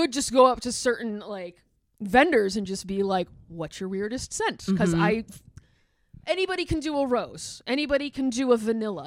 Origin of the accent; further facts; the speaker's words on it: Chicago, Illinois, United States; accent: Midwest; I'm from Chicago and I have a horrible Midwest accent and cannot speak French.